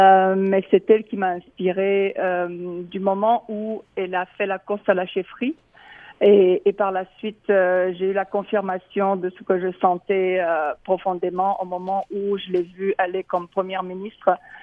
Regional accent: Brome-Missisquoi, Quebec, Canada; j'étais annoncée chez moi à Bromissisquoi.

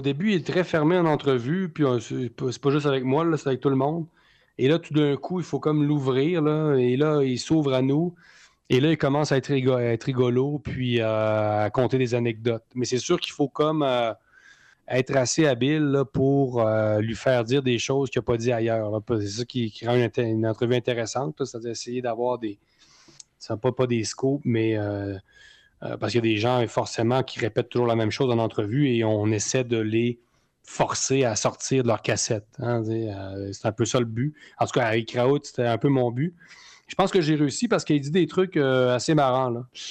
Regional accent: Quebec, Canada; On est québécois et on va aussi s'imposer en France.

